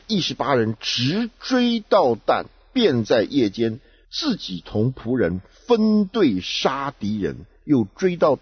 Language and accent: Chinese; China; 你真的是说我们中国人讲说士别三日刮目相看